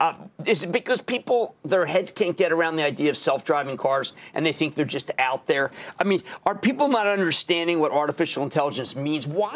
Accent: New Jersey, United States; Let's go to Phil, my home state of New Jersey.

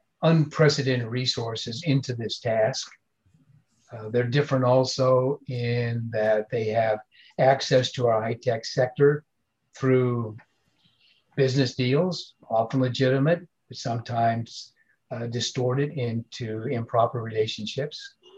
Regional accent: United States; You know, I'm an American

